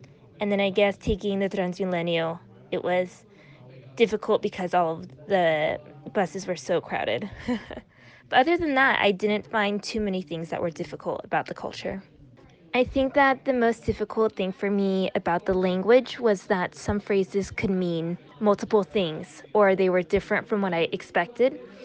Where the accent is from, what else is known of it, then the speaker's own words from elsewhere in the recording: California, United States; I'm from Southern California in the United States.